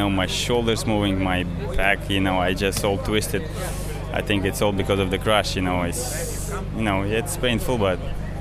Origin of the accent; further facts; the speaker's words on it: Uzbekistan; born there; first language Russian; English is a second language; Yeah, my parents was Russian. I was born in Uzbekistan. And, you know, it was USSR, so everybody was, we all kind of live in the same country.